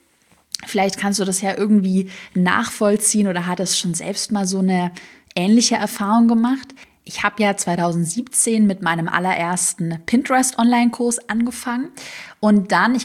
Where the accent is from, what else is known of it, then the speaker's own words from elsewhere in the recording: Baden-Württemberg, Germany; accent: Swabian; ich hatte damals einen schwäbischen Dialekt, den man halt so ein bisschen gehört hat.